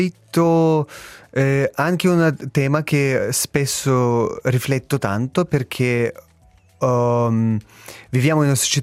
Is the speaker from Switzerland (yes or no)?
no; Russia; Italian is a second language; io sono nato in quel paese che era un sesto della pianeta e quindi sono cresciuto lì, proprio confine con Bielorussia, Ucraina e Russia. Sono più o meno 250 km da Chernobyl.